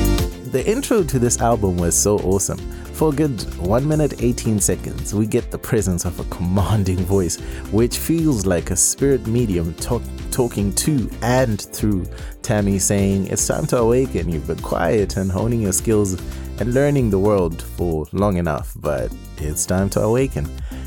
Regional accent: Zimbabwe; I'm taking it back to my home country, Zimbabwe, and you don't want to miss this one.

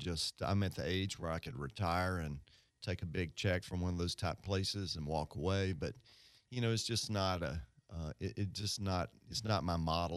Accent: Mississippi, United States; moved away as an adult; also born or lived in Knoxville, Tennessee / Florida; I'm from Northeast Mississippi. Got a pharmacy degree at Ole Miss, and then moved up to Knoxville, Tennessee, worked for a while, and then moved to Florida, met my wife

